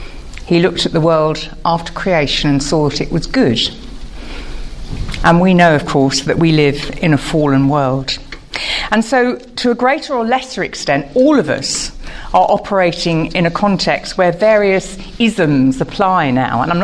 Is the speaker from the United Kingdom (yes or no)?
yes; United Kingdom; accent: posh; as you can tell from my incredibly posh accent, although it's not as posh as my colleague over there, but we'll leave that for the moment, that I'm from the UK.